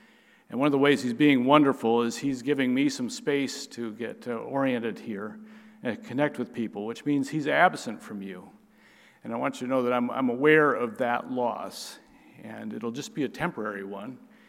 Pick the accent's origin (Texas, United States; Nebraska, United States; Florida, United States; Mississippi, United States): Nebraska, United States; And I come from Nebraska, and we're known as Nebraska Nice.